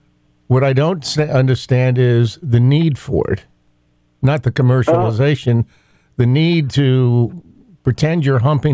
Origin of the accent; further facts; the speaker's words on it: California, United States; and I'm from the Bay Area, I'd be a little offended that they didn't ask somebody from their home area to come and perform in Santa Clara.